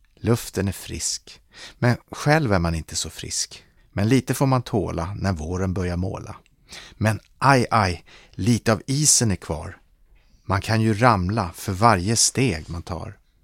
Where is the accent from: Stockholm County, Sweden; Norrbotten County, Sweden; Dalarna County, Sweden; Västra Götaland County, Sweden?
Stockholm County, Sweden; Stockholm; Min uppväxt i Stockholms södra närförorter var sekulär